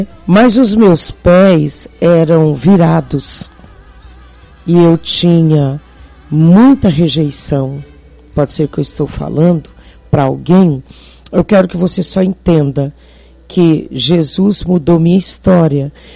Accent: Nazaré das Farinhas, Bahia, Brazil; Eu sou de Jerusalém, a cidadezinha pequenininha, Nazaré das Farinhas, dormia em rede.

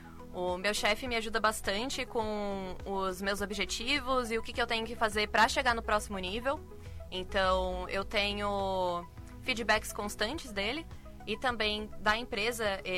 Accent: Joinville, Santa Catarina, Brazil; Sim, eu sou de Joinville, então sempre morei em, entre aspas, cidade pequena e São Paulo é completamente diferente.

